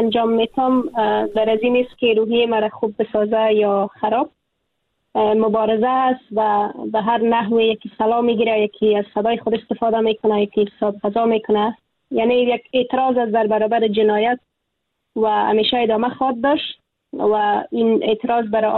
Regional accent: Afghanistan; moved away

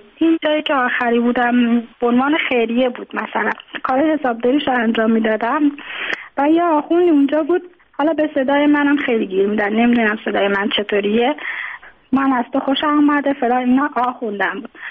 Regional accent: Tehran, Tehran Province, Iran; born there; now in Mashhad, Iran; من من خودم متولد تهرانم، اینجا به دلایل ازدواج کردم اومدم اینجا، حالا موندگار شدم دیگه توان بازگشت نداشتم. اینجا مثلا مذهبیه

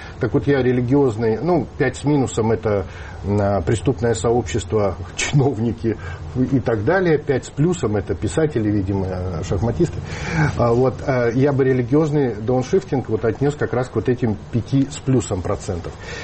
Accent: Siberia, Russia; Учитывая, что я сибиряк, имеющий прямые корни, восходящие к каторжанам

